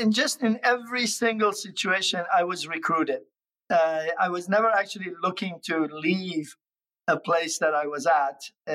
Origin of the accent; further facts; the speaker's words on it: Abadan, Khuzestan, Iran; English is a second language; moved away as an adult; Yeah, so I finished high school in Iran, in Abadan, the city that used to have, or still does today, the largest oil refinery. Left Iran in 1974, right after high school